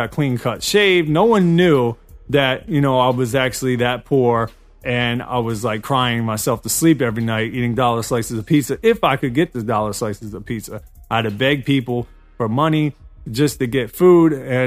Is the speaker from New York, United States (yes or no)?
yes; New York City, New York, United States; And, you know, in New York, it's a rough place to live. I grew up in Queens and, you know, Jamaica, Queens.